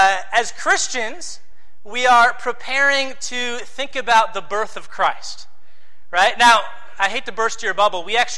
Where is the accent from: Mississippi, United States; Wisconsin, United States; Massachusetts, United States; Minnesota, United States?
Wisconsin, United States; Milwaukee; You know, I grew up in Milwaukee, Wisconsin, so I love the fact that there's a whole neighborhood that we had.